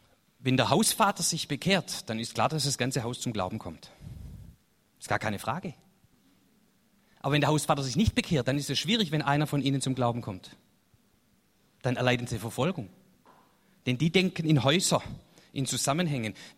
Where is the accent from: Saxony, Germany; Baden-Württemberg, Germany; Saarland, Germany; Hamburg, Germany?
Baden-Württemberg, Germany; Das ist für mich als Schwabe eine schwierige Situation, weil wir sind sehr demütig, wir Schwaben.